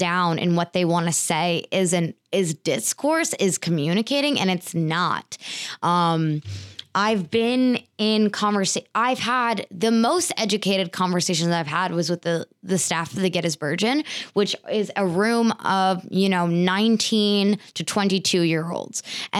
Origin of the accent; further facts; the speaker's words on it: Pennsylvania, United States; raised by immigrants. And I knew that racism was like a nuanced topic. I didn't talk about it, but I went through my schooling here in Pennsylvania